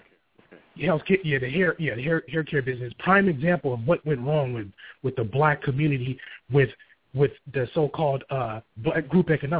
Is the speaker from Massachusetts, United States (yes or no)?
no; Pasadena, California, United States; Me being here, I grew up in Pasadena. Everybody knew there was one place to go get the black hair care products. It was on the corner of Lake and Orange Grove.